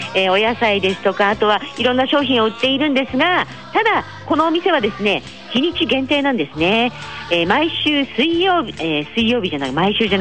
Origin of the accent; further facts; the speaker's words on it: Tamura, Fukushima, Japan; 私自身もこの田村市の出身でございますので、